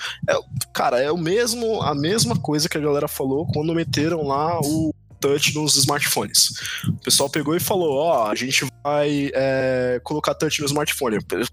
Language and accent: Portuguese; São Paulo, Brazil; eu sou de São Paulo, eu acho que eu sou o único que é de São Paulo